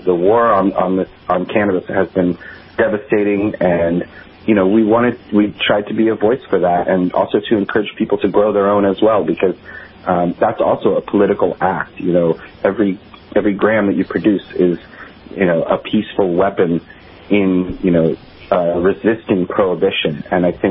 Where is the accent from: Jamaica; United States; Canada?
United States; Boston, Massachusetts; now in New York, United States; I'm actually from New England. I'm from the Boston area, grew up in the area, and now living in New York, you know, for the last 25 years or so.